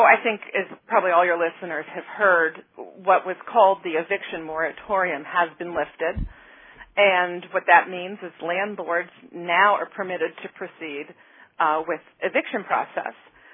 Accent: Buffalo, New York, United States; now in Baltimore, United States; I'm originally from Buffalo, New York.

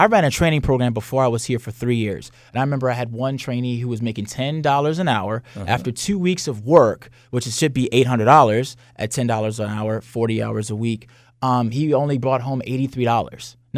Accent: Maryland, United States; now in Baltimore, United States; I mean, I was raised in Howard County. And when I moved to Baltimore City, my insurance rates went way up.

